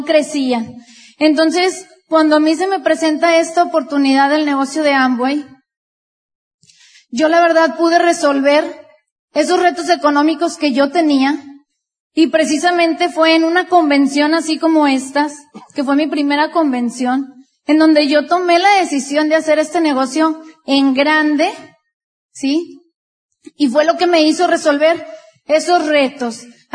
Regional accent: Monterrey, Nuevo León, Mexico; Bueno, pues … también de Monterrey, Nuevo León.

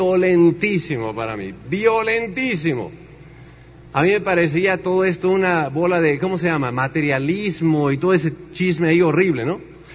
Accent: Tenancingo, Mexico; en Tenancingo no hay agua. O sea, en mi pueblo no hay agua.

